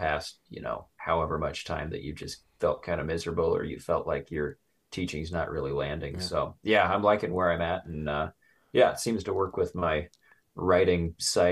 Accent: Torrington, Wyoming, United States; Yeah, southeast near the town of Torrington. You know where that's at? Like, right up against the Nebraska border, about an hour and a half north of Cheyenne, the capital.

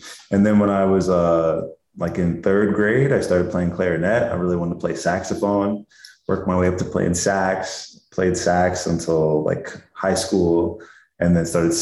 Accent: Gaithersburg, Maryland, United States; So I was born in Gaithersburg, Maryland.

